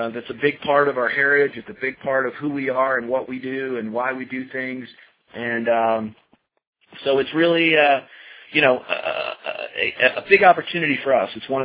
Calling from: Colorado, United States; I'm calling in from Colorado tonight.

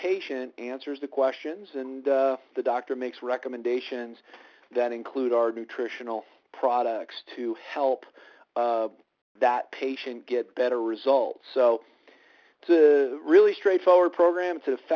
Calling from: Colorado, United States; I'm calling in from Colorado tonight

